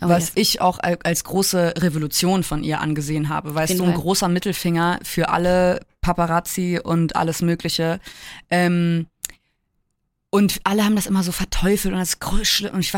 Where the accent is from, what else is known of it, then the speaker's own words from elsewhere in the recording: Hamburg, Germany; Ich bin ja eine Hamburger Perle, ne?